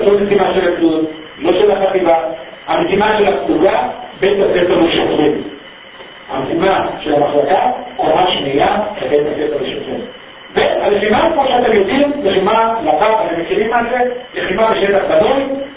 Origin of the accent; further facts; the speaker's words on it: Tel Aviv, Tel Aviv District, Israel; בכלל כתל אביבי, וצפון תל אביבי